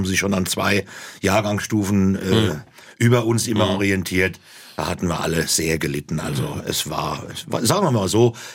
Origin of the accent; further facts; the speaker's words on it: Obernburg, Bavaria, Germany; Obernburg. Das war also da, wo ich aufgewachsen bin. Genau. Obernburg ist so 18 Kilometer von Aschaffenburg entfernt.